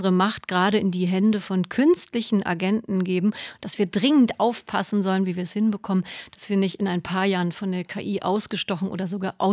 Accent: Berlin, Germany; Das geht mir als Urberlinerin ehrlich gesagt auch ganz schön oft so, wenn ich durch Berlin fahre.

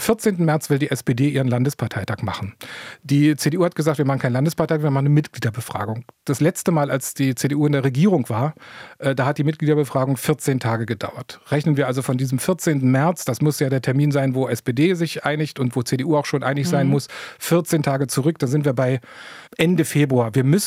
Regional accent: Brandenburg, Germany; weil bei uns in Brandenburg ist die Chefin der Staatskanzlei auch eine Ministerin.

